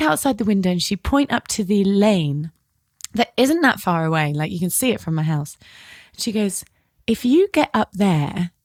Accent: South West England, United Kingdom; And I'm from Devon and it's very safe.

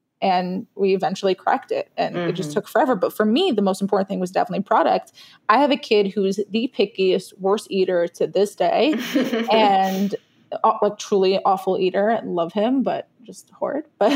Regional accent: Brooklyn, New York, United States; growing up in Brooklyn as an immigrant, I grew up, your parents come to this country, they're marvels of McDonald's and American cereals.

